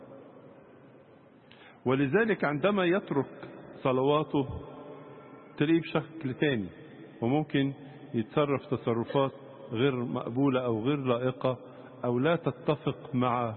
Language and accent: Arabic; Egypt; يدوبك دي كلمة احنا كمصريين نفهمها